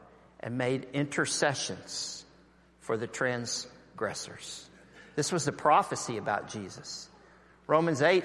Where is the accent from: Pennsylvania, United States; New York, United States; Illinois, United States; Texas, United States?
Texas, United States; I'm from Texas. We constantly were praying for rain.